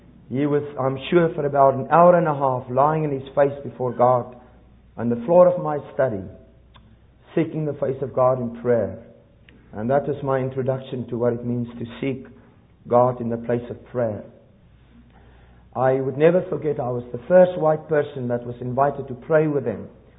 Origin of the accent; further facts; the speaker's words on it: South Africa; I was born in South Africa, and I spent the first 27 years of my life in South Africa, and I came to Christ in a theological school in Cape Town. I was brought up in the Dutch Reformed Church in South Africa, in very God-fearing circumstances